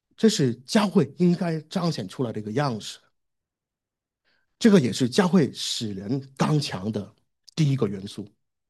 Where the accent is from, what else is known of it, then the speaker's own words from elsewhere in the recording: Hong Kong; 我是新二代啊，我在香港长大的新二代，